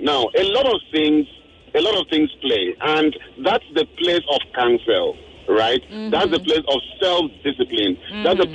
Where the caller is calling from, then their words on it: Lekki, Lagos, Nigeria; I'm calling from Lecce Phase 1.